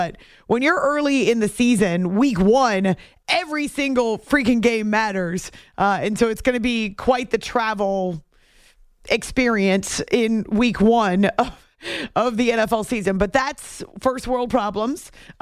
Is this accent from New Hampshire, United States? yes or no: yes; New Hampshire, United States; a place that I really spent a lot of time when I was growing up in New Hampshire.